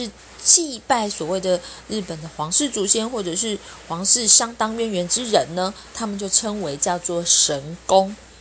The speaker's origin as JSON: {"language": "Chinese", "country": "Taiwan", "said": "我们台湾人是会特别谨慎的。"}